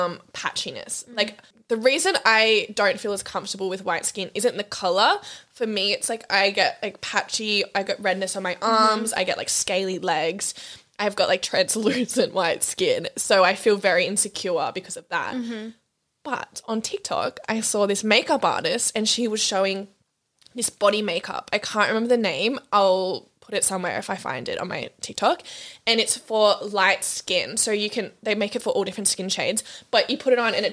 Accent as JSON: {"language": "English", "country": "Australia", "tie": "born or raised there", "said": "especially where we grew up in Australia, tanning culture"}